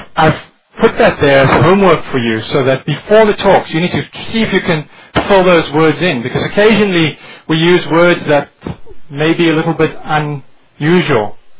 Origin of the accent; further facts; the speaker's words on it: the South, United States; accent: deep South; Help the students to understand what I have to say and get over my deep South accent.